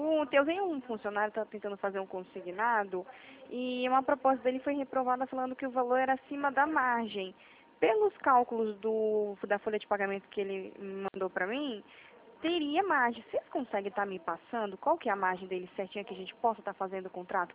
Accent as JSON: {"language": "Portuguese", "town": "Atibaia", "region": "São Paulo", "country": "Brazil", "said": "Eu sou do interior de São Paulo, Atibaia."}